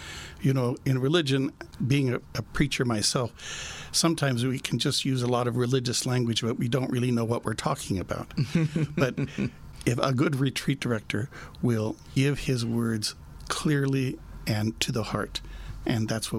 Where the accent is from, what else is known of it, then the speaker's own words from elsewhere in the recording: Nevada, United States; born there; I was born in Nevada, so I'm used to the dry heat.